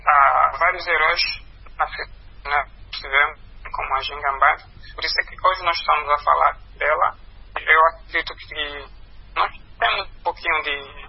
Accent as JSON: {"language": "Portuguese", "country": "Angola"}